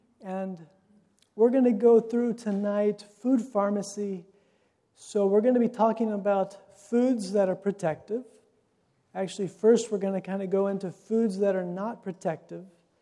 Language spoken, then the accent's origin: English; United States; I'm American, right? I like variety. I grew up with variety.